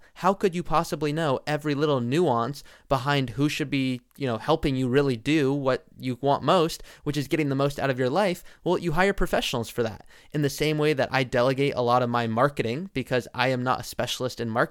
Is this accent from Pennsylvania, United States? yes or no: no; Malibu, California, United States; I grew up in Malibu, California. Malibu is a very affluent area.